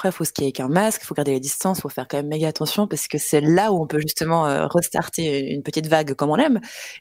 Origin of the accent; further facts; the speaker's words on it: Switzerland; On est suisse, on skie, on l'a bien compris.